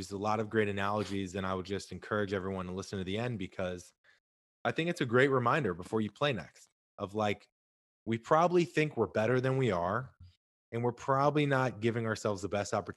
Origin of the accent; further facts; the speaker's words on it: St. Louis, Missouri, United States; I'm from St. Louis originally, both be in town for something, and we were able to play together.